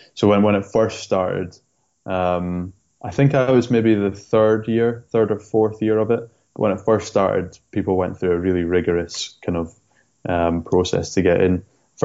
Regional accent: Scotland, United Kingdom; But I like to tell the story that since I'm from the Shetland Islands, surrounded by big cliffs and blue seas, so that's where the name can come from.

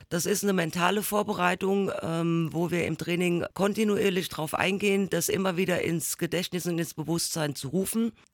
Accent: Rhineland-Palatinate, Germany; ich komme aus Rheinland-Pfalz

